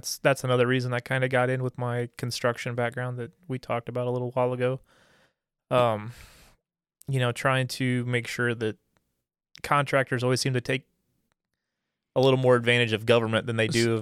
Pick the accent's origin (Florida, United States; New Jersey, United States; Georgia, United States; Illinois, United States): New Jersey, United States; Actually, I grew up in Jersey.